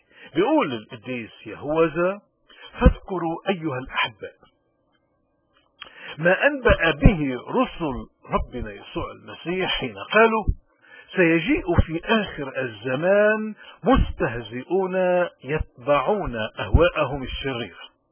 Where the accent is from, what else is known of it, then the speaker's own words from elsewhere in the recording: Lebanon; من هون نحن اليوم خصوصا كلبنانيين عم نمر بأزمات